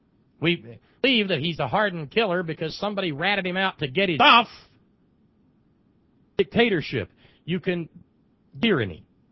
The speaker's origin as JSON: {"language": "English", "region": "Alabama", "country": "United States", "tie": "born or raised there", "said": "But for my part, I was raised in Alabama."}